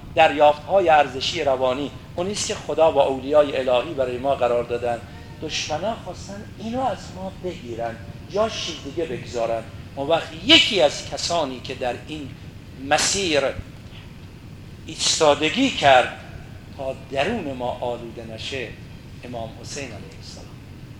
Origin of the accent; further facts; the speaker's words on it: Iran; خب شب آخر سال شمسی ما ایرانیام هست